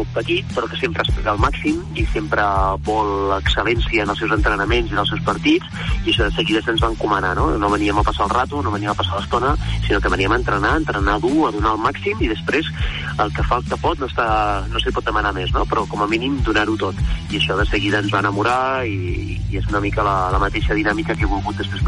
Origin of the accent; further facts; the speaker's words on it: La Bisbal, Catalonia, Spain; la Bisbal, que és el meu poble on visc